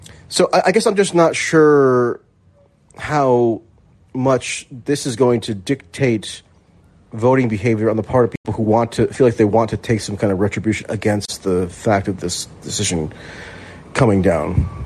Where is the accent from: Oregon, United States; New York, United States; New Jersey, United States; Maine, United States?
New Jersey, United States; and even in my hometown in New Jersey, where I would never have in a million years thought that there would be a protest march